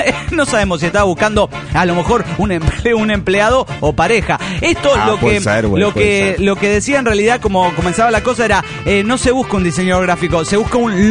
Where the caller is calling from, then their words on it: Golden, Colorado, United States; de Golden Colorado.